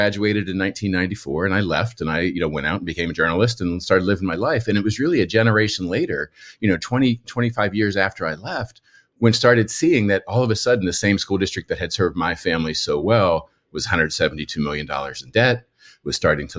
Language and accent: English; Penn Hills, Pennsylvania, United States; when I kind of recognized that pattern in Penn Hills in my hometown, I was like, wow, this does not seem good.